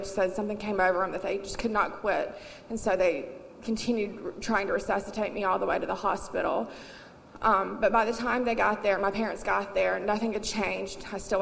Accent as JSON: {"language": "English", "town": "Birmingham", "region": "Alabama", "country": "United States", "said": "I'm 32 years old. I'm from Birmingham, Alabama, and I had amazing Christian parents who had me in church all the time"}